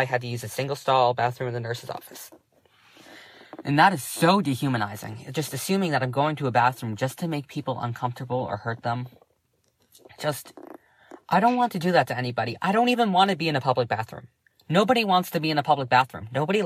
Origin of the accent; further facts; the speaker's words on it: Massachusetts, United States; I'm 16 years old. I'm from Massachusetts